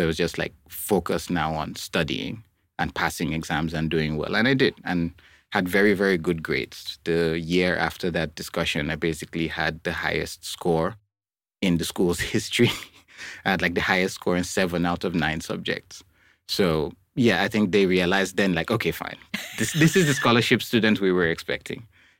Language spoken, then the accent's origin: English; Nigeria; So I grew up in Nigeria. I was born in a steel town.